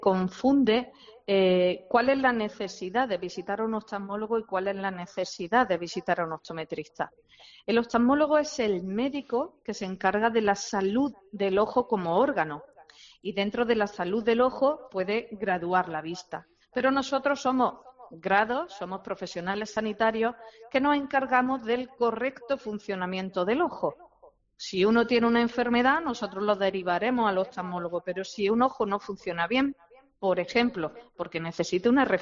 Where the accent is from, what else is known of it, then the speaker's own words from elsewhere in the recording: Úbeda, Andalusia, Spain; empezamos hace ya casi 30 años en Úbeda, Jaén, porque mi marido y yo, que también es optometrista, somos de Úbeda.